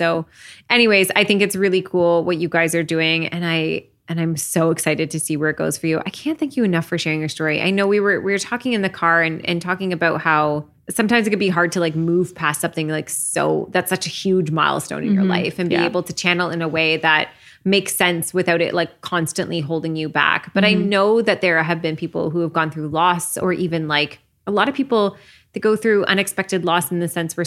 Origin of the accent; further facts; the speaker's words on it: Guelph, Ontario, Canada; Well, I mean, I'm also from Guelph. Like Guelph's not a big city.